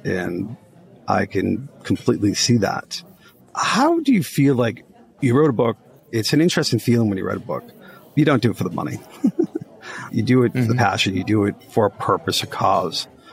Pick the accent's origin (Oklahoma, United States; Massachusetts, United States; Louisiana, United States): Massachusetts, United States; Boston; we live here in New England. Adam's from Boston. I'm from Boston.